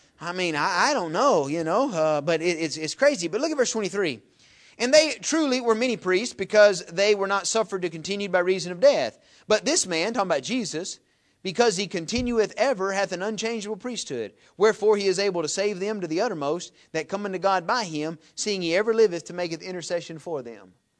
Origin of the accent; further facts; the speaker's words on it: the South, United States; Now I'm from the South.